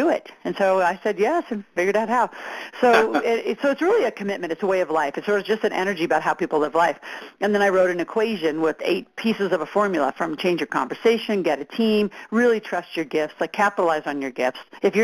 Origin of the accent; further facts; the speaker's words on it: Mead, Nebraska, United States; I grew up in Mead, Nebraska. Can you believe it? It's outside of Wahoo, Fremont.